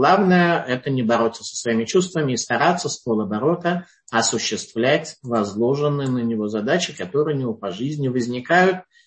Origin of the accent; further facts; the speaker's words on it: Saint Petersburg, Russia; born there; когда родился в Ленинграде и видел вот все это, как там вот люди жили, как разговаривали между собой, местную ментальность и прочее